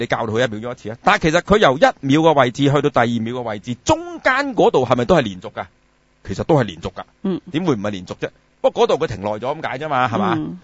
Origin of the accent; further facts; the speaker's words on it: China; 咁我點解我會身為中國人嘅咧？點解我唔係美國人嘅咧？